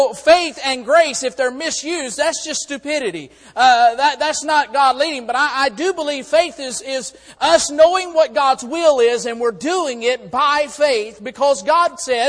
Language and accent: English; Florida, United States; I'm from Florida. I'm from the South. I use a different language.